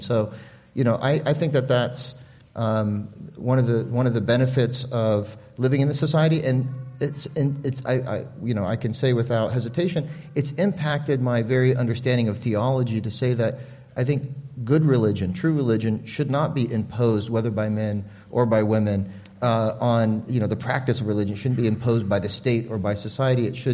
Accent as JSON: {"language": "English", "town": "Phoenix", "region": "Arizona", "country": "United States", "tie": "born or raised there", "said": "I'm an American kid from Arizona, and growing up in the 70s, I was born in 71, in Phoenix, there wasn't a lot of diversity at that time."}